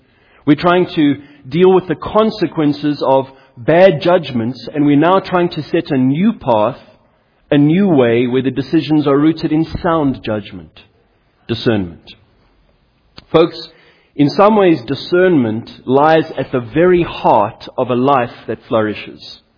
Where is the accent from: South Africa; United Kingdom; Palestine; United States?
South Africa; Johannesburg, Gauteng; and no offense to our beloveds in Hillbrow. That was my hometown too.